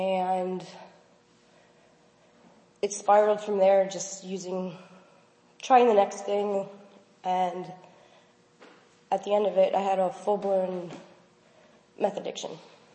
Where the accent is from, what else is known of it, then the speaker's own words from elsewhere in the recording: Ayerstown, Pennsylvania, United States; I'm from Ayerstown, Pennsylvania. I'm 32.